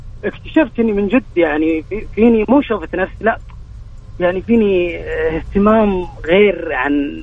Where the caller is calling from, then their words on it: Saudi Arabia; اكلم من السعوديه